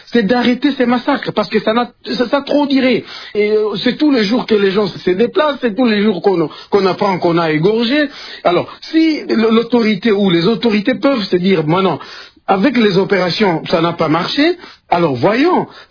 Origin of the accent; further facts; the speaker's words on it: Beni, North Kivu, DR Congo; moi je suis originaire de Beni, donc Beni c'est chez moi